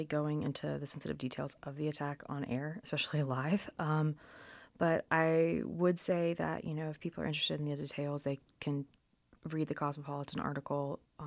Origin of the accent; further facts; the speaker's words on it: the South, United States; it was quite a liberal turnaround from growing up in the South, where you really don't actively talk about politics or about bodily autonomy.